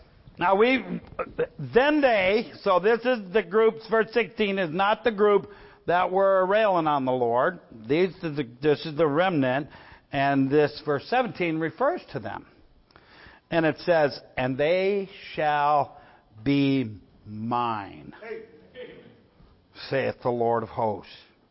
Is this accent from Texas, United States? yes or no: no; Ohio, United States; I come here from Ohio.